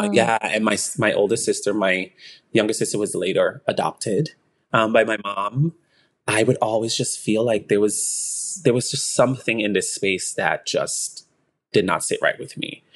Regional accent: St. Vincent & Grenadines; But I'm from the Caribbean. I'm from St. Vincent, very small island of 100,000 plus people. You can literally walk the island within 2 hours, the whole entire island.

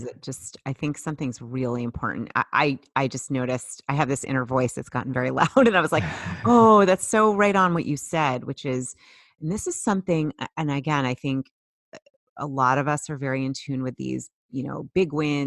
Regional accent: Boston, Massachusetts, United States; I grew up in the Boston area, and my dad, it was like a crisp autumn day, and my dad took me to nursery school.

